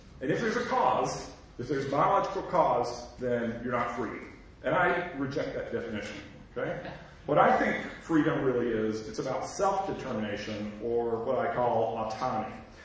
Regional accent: the South, United States; accent: Southern; I'm a Southerner. Some of you can probably hear from my accent. I grew up in the South during the Jim Crow era in the 50s and 60s.

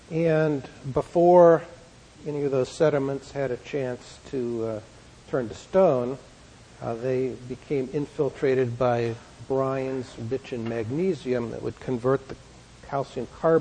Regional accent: Rochester, New York, United States; Now, in my hometown of Rochester, we have a waterfall that's not as wide or famous, but it's just as tall as Niagara Falls.

